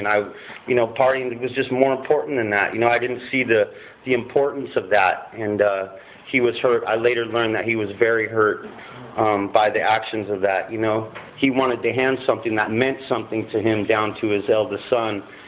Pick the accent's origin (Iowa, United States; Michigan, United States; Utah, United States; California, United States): California, United States; Palm Springs; also born or lived in Santa Maria; I was born here in Santa Maria, and soon after, my mom separated from my dad, took us down to Palm Springs